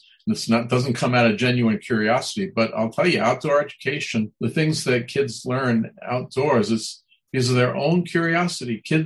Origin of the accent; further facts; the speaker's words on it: New York, United States; so I grew up in New York, but I was always nature boy, and I always loved to get out of the city.